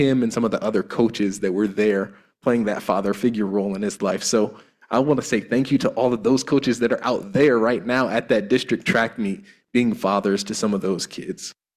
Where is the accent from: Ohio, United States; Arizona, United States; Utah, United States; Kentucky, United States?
Ohio, United States; Mansfield; So I grew up in Mansfield, Ohio, just about 15 minutes from here.